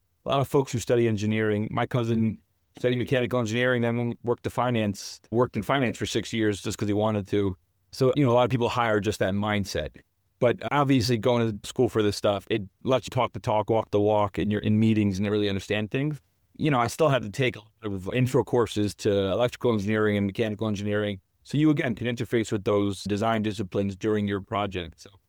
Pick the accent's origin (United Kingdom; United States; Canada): United States; Queens, New York; I'm a New Yorker born and raised out of Queens. I grew up in Woodside and then Flushing.